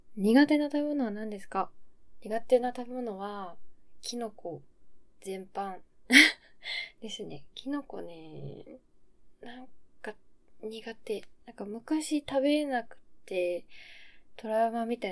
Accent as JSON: {"language": "Japanese", "region": "Hokkaido", "country": "Japan", "said": "出身地は、あんまりあれなんだけど、北海道なんですよ。で、あんまりね、北海道広いから、どこって言ってもわかんないと思うんだけど、まあ、北海道の真ん中ら辺に今は住んでます。"}